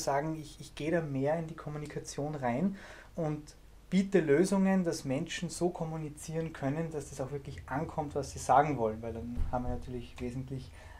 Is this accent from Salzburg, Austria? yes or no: yes; Salzburg, Austria; accent: Salzburg dialect; ich komme aus Salzburg, man hört es ein bisschen am Dialekt.